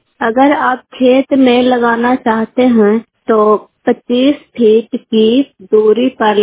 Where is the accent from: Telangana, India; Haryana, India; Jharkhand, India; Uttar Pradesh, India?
Uttar Pradesh, India; Pagera; ग्राम पगेरा Dhanaura block के रहने वाली हूँ।